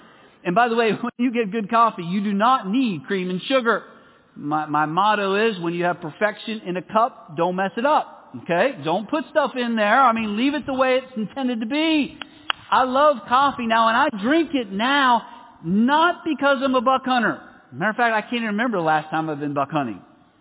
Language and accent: English; Pennsylvania, United States; I grew up in Pennsylvania.